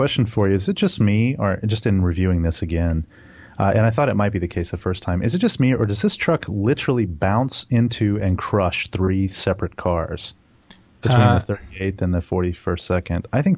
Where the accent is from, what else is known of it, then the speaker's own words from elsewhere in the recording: United States; I'm an American, so I typically wouldn't say cracker.